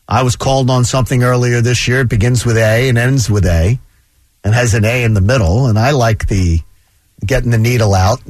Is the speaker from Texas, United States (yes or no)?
no; Philadelphia, Pennsylvania, United States; it's my first Memorial Day weekend back as a Philadelphian.